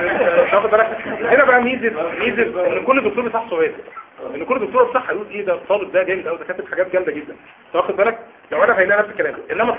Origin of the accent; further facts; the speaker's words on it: Upper Egypt, Egypt; انا صعيدي يعني.